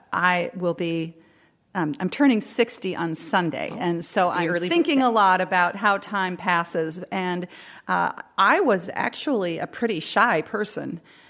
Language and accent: English; New Mexico, United States; also born or lived in Alaska / California; I'm originally from New Mexico. I was born in northern New Mexico, and my family lived in, when I was in high school and junior high school, we moved around quite a bit. I lived in Alaska and northern California.